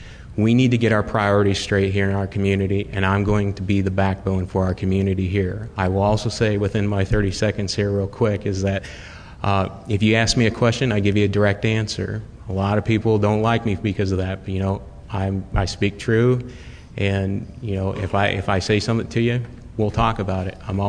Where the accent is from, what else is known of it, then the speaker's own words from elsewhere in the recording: Illinois, United States; now in Charlottesville, United States; So, as I said … I'm 32 years of age. I grew up in Illinois in a little small community. I was elected to my hometown council in Illinois at the age of 18.